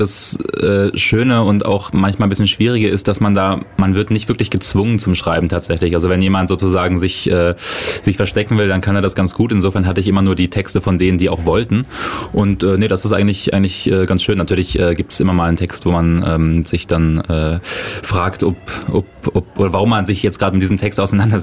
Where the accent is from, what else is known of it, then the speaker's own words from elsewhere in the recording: Kleinmachnow, Brandenburg, Germany; Also ich bin aufgewachsen in Kleinmachnow, das ist eine recht wohlhabende Stadt am Rand von Berlin.